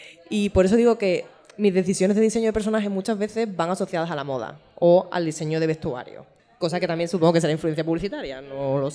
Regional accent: Seville, Andalusia, Spain; Está feo, lo sé, soy sevillana y muy orgullosa de mi tierra

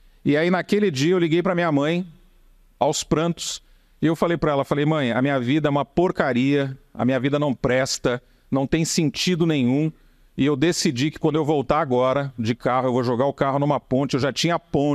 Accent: São Paulo, Brazil; Eu sou paulista

